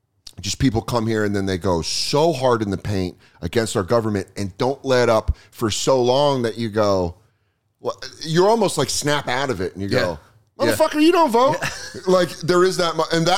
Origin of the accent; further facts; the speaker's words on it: Colorado, United States; And I'm coming from Colorado.